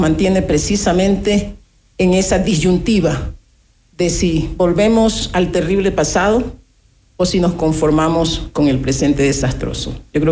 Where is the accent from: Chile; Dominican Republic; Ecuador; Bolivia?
Ecuador; Esmeraldas; por mi pueblo de Esmeraldas, que siento que está en una situación realmente triste